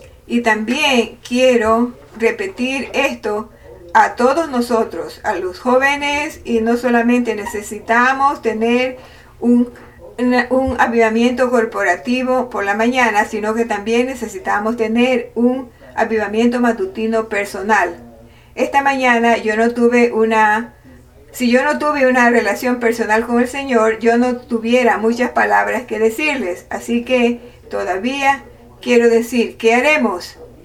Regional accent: China; Spanish is a second language; especialmente como yo soy chino

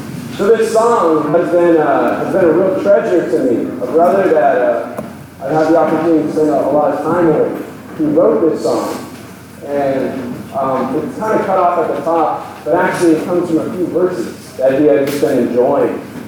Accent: Cambridge, Massachusetts, United States; I'm from Cambridge, Massachusetts. Currently where I'm serving.

